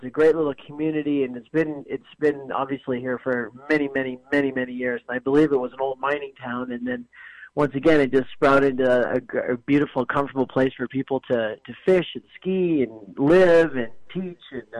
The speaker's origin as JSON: {"language": "English", "town": "Denver", "region": "Colorado", "country": "United States", "tie": "born or raised there", "said": "Pierre, I grew up in Denver, but, you know, the moment that I graduated from high school, I moved up to Winter Park in 1982"}